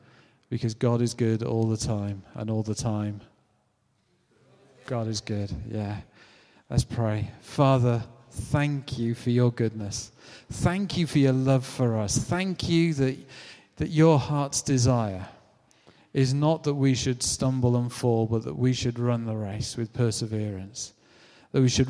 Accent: United Kingdom; "I'm British, I'm really embarrassed."

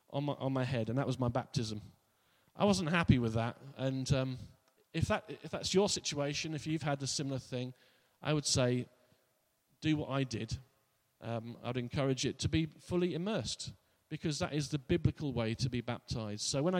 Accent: Yateley, South East England, United Kingdom; in Yateley, where I was brought up in Hampshire, or Surrey

